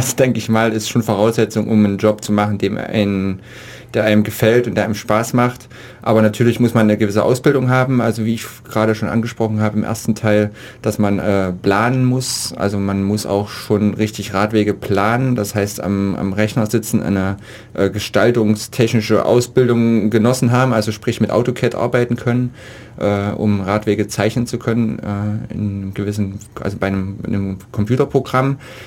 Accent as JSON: {"language": "German", "town": "Weimar", "region": "Thuringia", "country": "Germany", "said": "Ich bin Neigeschmeckter, wie man so schön im Schwäbischen sagt, und komme eigentlich aus Thüringen, aus Weimar."}